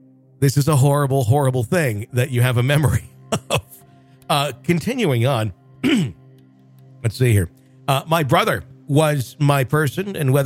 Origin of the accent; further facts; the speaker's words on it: Hawaii, United States; I grew up in Hawaii on the Big Island, and I've always been very sensitive to the paranormal and spiritual activity.